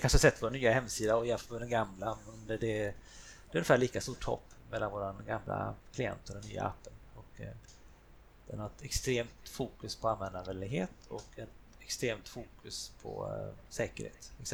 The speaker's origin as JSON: {"language": "Swedish", "country": "Sweden", "said": "som svensk är man bortskämd med enkelhet i betalningsmedel"}